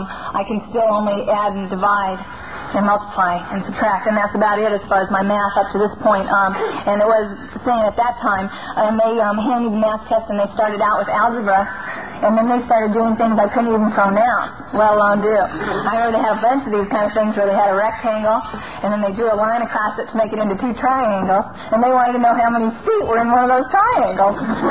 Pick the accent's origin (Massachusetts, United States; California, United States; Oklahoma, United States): California, United States; Venice; born or raised there